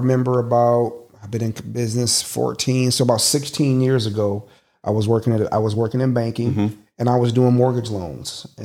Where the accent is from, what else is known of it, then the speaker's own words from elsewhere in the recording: Cleveland, Ohio, United States; I'm an investor from Cleveland, Ohio.